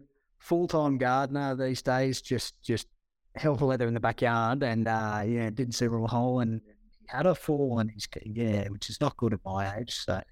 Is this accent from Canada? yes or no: no; Berrima, New South Wales, Australia; I grew up in Berrima on a little 100-acre property out of Bell.